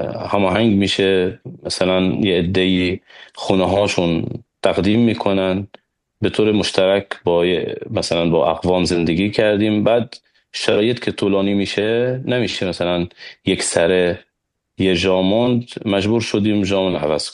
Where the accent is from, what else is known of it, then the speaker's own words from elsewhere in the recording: Zebdine, Nabatieh Governorate, Lebanon; نزدیک های نبتیه، روستای ما زبدین است که چسبیده به شهر نبتیه،